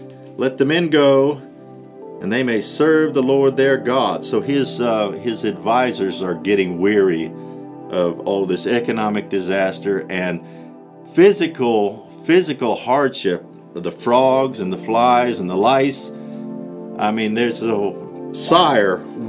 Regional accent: Illinois, United States; So, in my youth, I grew up on farms in Illinois.

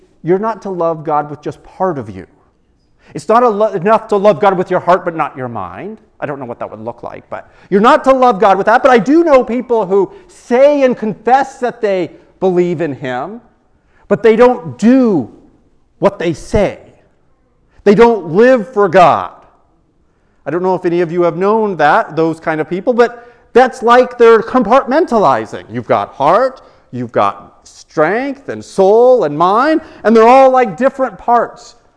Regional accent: Florida, United States; When I grew up in Florida, and every day at school, we would stand at our desks.

